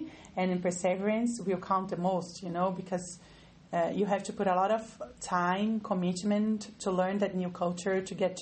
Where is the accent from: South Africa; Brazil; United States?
Brazil; English is a second language; moved away; We are originally from Brazil. And our grandparents came and migrated from Portugal and Italy. And so we carry both citizenships, Brazilian and Italian. And we have lived in different places in the world already.